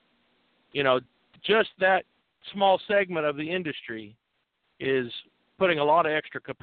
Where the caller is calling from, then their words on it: Kansas, United States; I'm calling from Central Kansas.